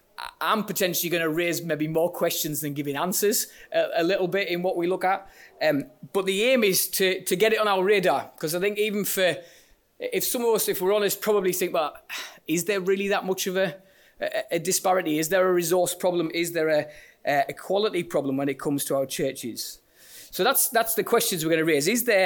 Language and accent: English; Silksworth, North East England, United Kingdom; I grew up in Silkswith, which is an ex-mining village in northeast of England. It's now, I'm not even the most southerly suburb of Sunderland, but that's where it is. I grew up there.